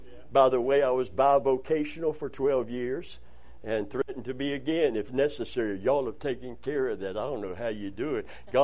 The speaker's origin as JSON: {"language": "English", "region": "Kentucky", "country": "United States", "said": "The cold, and I'm from Kentucky originally, and the cold, even in Kentucky, when there was a humidity, a low humidity, it doesn't hurt you as bad."}